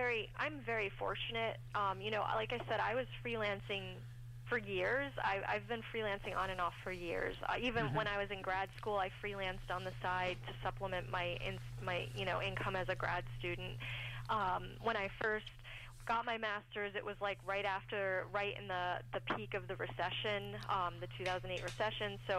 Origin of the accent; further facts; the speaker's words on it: Brooklyn, New York, United States; I grew up in Brooklyn, which is, New York is like the second most expensive city in the country.